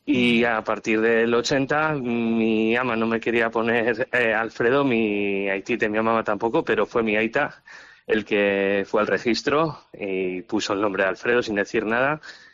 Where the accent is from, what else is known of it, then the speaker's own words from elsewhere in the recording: Portugalete, Basque Country, Spain; Porque yo soy de Portugalete